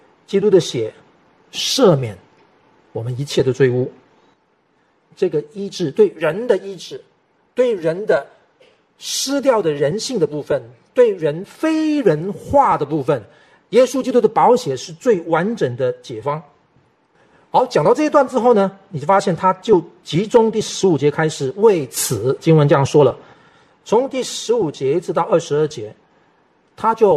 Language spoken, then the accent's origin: Chinese; Malaysia; now in Taiwan; 我在马来西亚成长的环境当中呢，当然现在慢慢它会跟嘛，现在全球化它会跟。